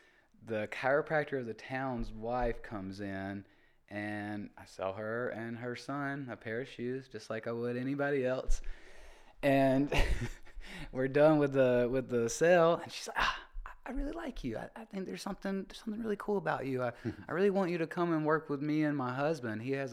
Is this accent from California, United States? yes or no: no; Alabama, United States; now in Atlanta, United States; I grew up in Alabama. We didn't have the architecture like Atlanta does.